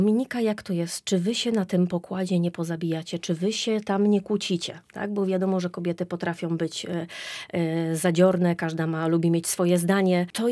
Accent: Bydgoszcz, Kuyavian-Pomeranian Voivodeship, Poland; bo ja pochodzę z Bydgoszczy

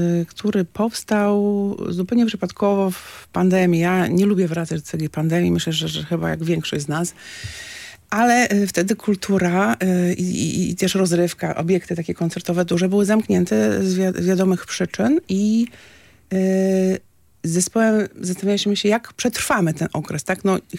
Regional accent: Gdańsk, Pomeranian Voivodeship, Poland; ja mieszkam w ogóle w Gdańsku, jestem gdańszczanką i jako dziecko siedziałam przed telewizorem

